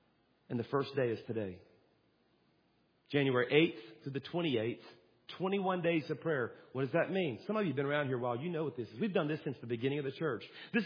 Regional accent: Louisiana, United States; I'm from Louisiana, so I just took it outside.

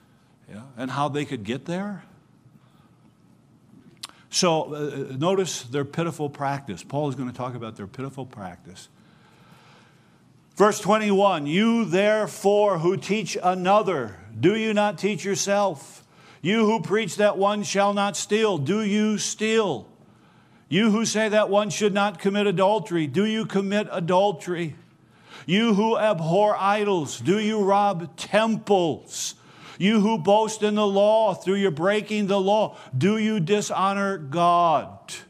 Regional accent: Holland, Michigan, United States; In fact, I grew up in Holland, Michigan. It's Dutch Central in North America.

